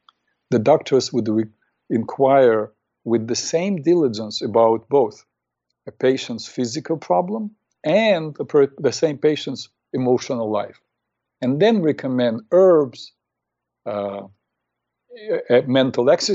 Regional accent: Ukraine; English is a second language; moved away as an adult; So once they learned that I was from the Soviet Union, they tried to talk to me.

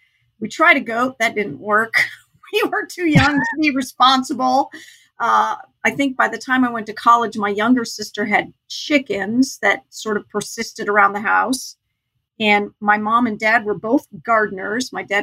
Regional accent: Newtown, Connecticut, United States; also born or lived in Orlando, Florida; I was born in Orlando, Florida. And when I was very young, a couple years old, my parents moved to Newtown, Connecticut, now famous for the Sandy Hook shootings.

